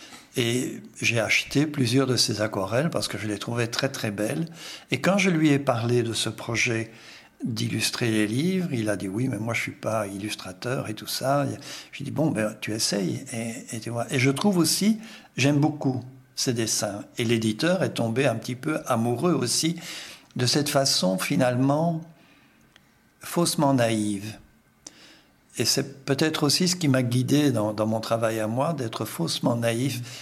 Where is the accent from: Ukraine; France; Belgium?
Belgium; Brussels, Brussels-Capital Region; first language Brussels dialect; French is a second language; si je prends ma langue maternelle, ce n'est ni le français ni le néerlandais, c'est le dialecte bruxellois.